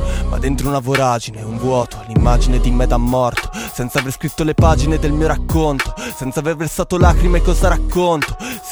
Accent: Trento, Trentino-Alto Adige, Italy; Io sono di Trento

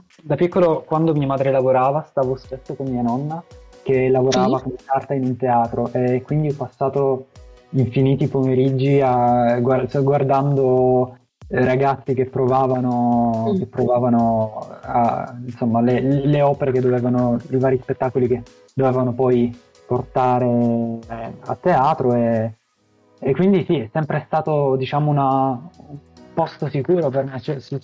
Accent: Palermo, Sicily, Italy; Perché io vengo da Palermo

